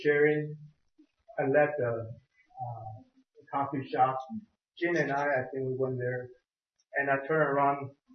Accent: Kansas City, Missouri, United States; Because you're from Kansas City, and I'm from Kansas City, now you're in Taiwan.

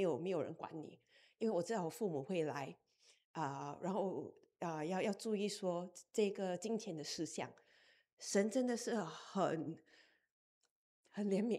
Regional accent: Singapore; now in Kansas City, United States; 我在新加坡是我是从新加坡来的，然后可是在 Kansas City 过住了大概有整要到20年，

